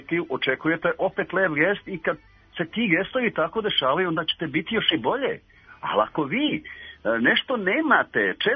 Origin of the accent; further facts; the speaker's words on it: Bosnia & Herzegovina; Ja sam Bosanac